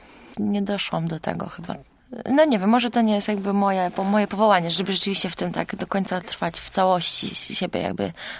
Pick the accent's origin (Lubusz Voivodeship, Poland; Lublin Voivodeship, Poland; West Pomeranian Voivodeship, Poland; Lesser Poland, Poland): West Pomeranian Voivodeship, Poland; Goleniów; Z Goleniowa. To jest miasteczko w pobliżu Szczecina.